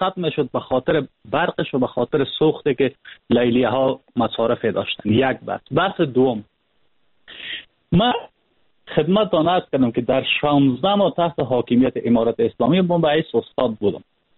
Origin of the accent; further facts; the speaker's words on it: Panjshir, Afghanistan; ما خودم از پنجشیر هستم